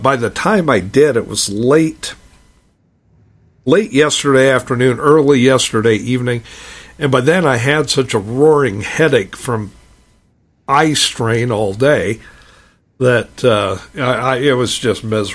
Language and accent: English; Nebraska, United States; moved away as an adult; now in Arizona, United States; I grew up in Nebraska. I spent over 40 years in Nebraska before I moved to Arizona, so.